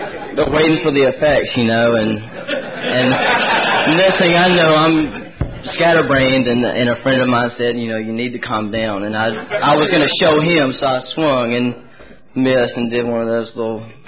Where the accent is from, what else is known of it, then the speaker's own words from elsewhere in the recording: Alabama, United States; Yeah, I'm from Alabama. Give me a break.